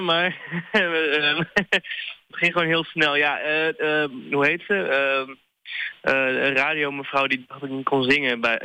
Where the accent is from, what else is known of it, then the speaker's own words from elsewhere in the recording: Groningen, Netherlands; Want ik kom helemaal uit Groningen.